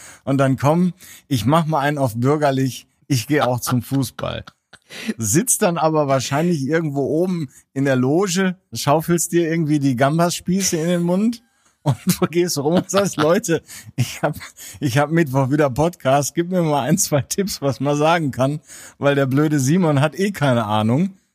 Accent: Netherlands; Wir haben natürlich auch ganz klischeehaft als mit meinen Eltern natürlich auch einen Campingwagen gehabt als Niederländer.

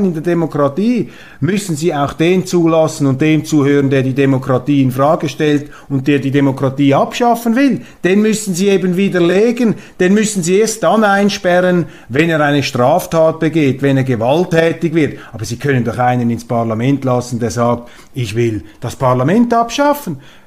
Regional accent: Switzerland; als Schweizer ist man immer etwas naiv.

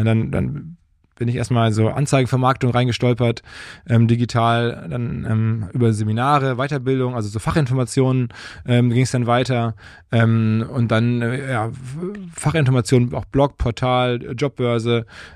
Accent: North Rhine-Westphalia, Germany; now in Hamburg, Germany; Ich bin ja selber im Ruhrgebiet aufgewachsen

